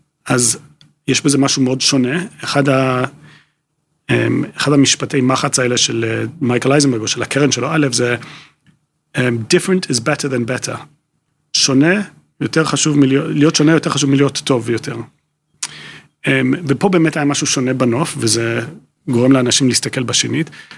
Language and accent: Hebrew; United Kingdom; accent: British; המבטא שלי, יש לי מבטא בריטי